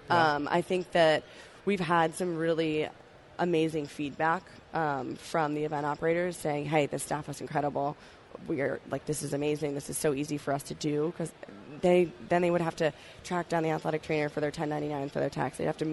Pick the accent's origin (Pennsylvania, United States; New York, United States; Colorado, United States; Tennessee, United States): Pennsylvania, United States; I'm from Pennsylvania, so 2.5 hours is like, forget it, I'm not driving over there.